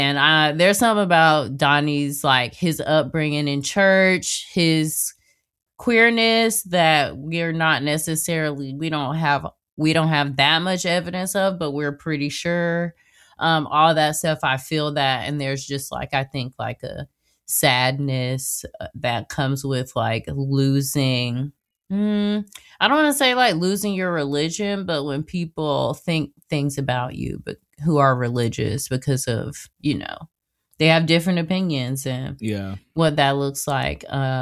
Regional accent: Jacksonville, Florida, United States; now in New York, United States; And also, I'm from Florida. Sanford is like an hour away from Jacksonville.

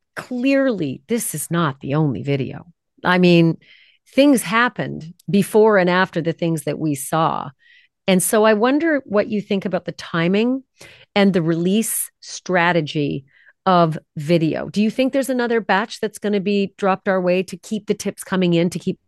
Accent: Winnipeg, Manitoba, Canada; And I'm from Winnipeg

